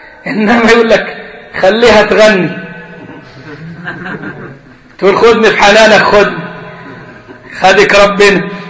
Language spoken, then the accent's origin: Arabic; Upper Egypt, Egypt; كان عندنا في الصعيد